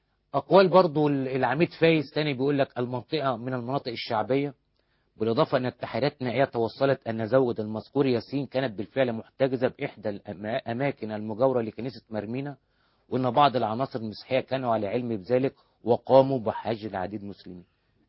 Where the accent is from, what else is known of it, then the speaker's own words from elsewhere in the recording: Egypt; ألمتني كمصري